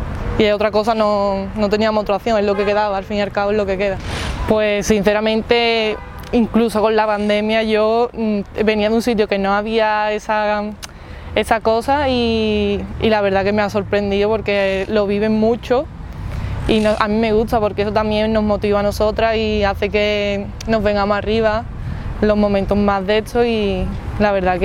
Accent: Gerena, Andalusia, Spain; yo empecé en mi pueblo, en Gerena, y después me fui a Sanlúcar la Mayor, a un pueblo de al lado de allí, de Sevilla.

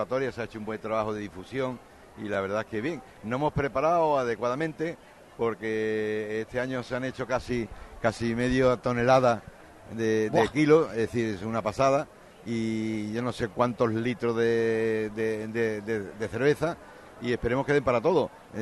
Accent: Torremolinos, Andalusia, Spain; Yo soy nativo de Torremolinos, como bien sabe, nací en la calle San Miguel

